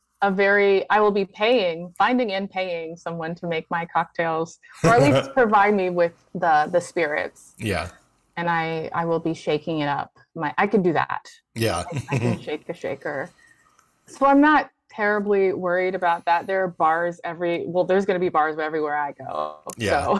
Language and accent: English; United States; the one best thing about being an American is that we don't need to have travelers' visas. Like our passport really takes us far.